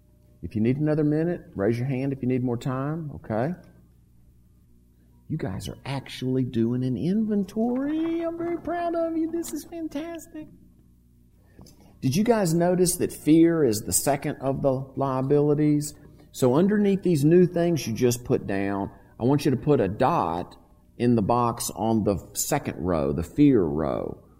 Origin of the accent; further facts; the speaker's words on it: Mississippi, United States; I'm from Mississippi. We'll just run right by you.